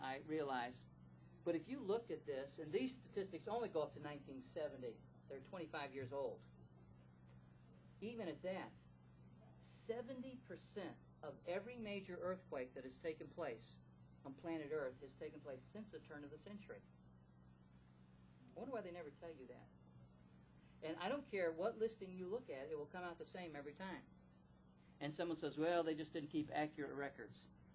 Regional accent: Dyersburg, Tennessee, United States; and I was raised in Dyersburg, Tennessee. As a matter of fact, my home was 12 miles southeast of Dyersburg, Tennessee.

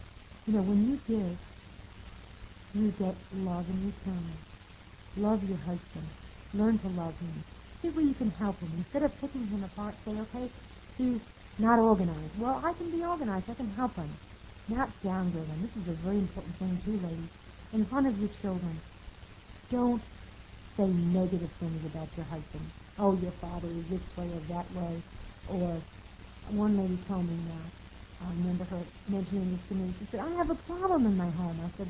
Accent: New York, United States; I had to. I was from New York, and I didn't know how to cook beans with bacon in it and different things like that.

